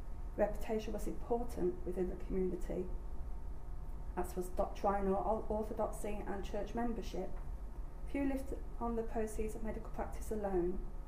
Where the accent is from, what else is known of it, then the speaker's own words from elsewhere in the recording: Coventry, West Midlands, United Kingdom; Being a local person, I'm from Coventry. I could trace my family history back in Coventry to 1680 at the moment.